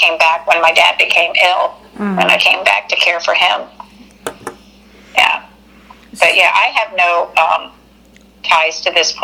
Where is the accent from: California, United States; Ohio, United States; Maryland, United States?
California, United States; mom's from Japan, and I'm from California, you know, I never stayed here. I never really stayed in Louisiana